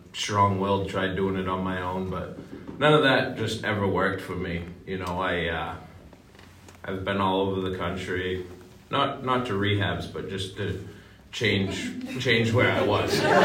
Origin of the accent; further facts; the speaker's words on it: Peru, Maine, United States; I'm actually from a town called Peru, Maine. The population is like 1,400.